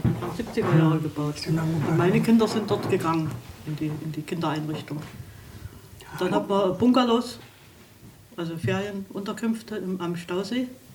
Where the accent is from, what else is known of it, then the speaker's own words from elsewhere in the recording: Probstzella, Thuringia, Germany; ich bin aufgewachsen in Probstzeller und bin bis zu meinem 14. Lebensjahr in Probstzeller in die Oberschule gegangen.